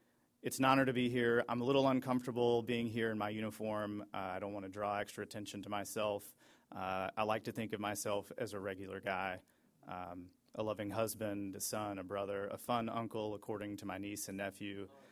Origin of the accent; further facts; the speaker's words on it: South Carolina, United States; it's in my home state of South Carolina.